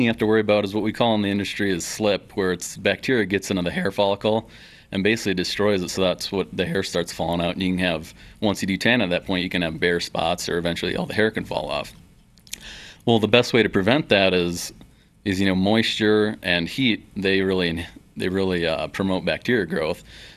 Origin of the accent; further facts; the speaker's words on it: Wisconsin, United States; also born or lived in Nebraska; Sure, yeah. I'm originally from Nebraska, but grew up in Wisconsin.